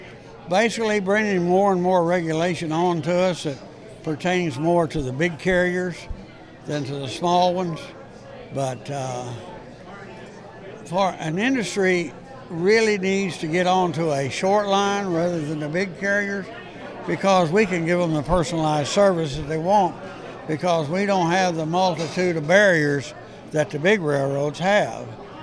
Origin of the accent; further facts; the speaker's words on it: Fort Smith, Arkansas, United States; Come to find out, some girls I grew up with in Fort Smith was grade school sweetheart.